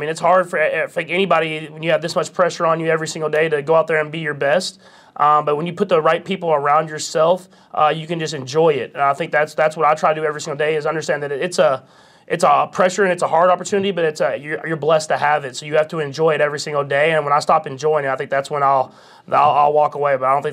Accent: Texas, United States; now in Kansas City, United States

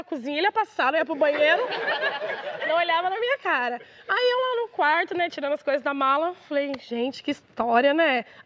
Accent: Ourinhos, São Paulo, Brazil; sou da cidade de Ourinhos, interior de São Paulo. Eu morava em Joinville, na época, com a minha irmã. E meus pais moravam lá em Ourinhos, né?

